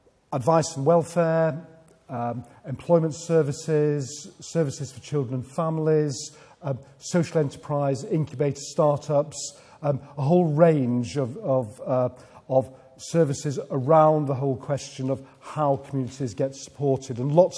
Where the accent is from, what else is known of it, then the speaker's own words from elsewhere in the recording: Bromley by Bow, London, United Kingdom; I'm from Bromley by Bow in East London, and I'm here in Glasgow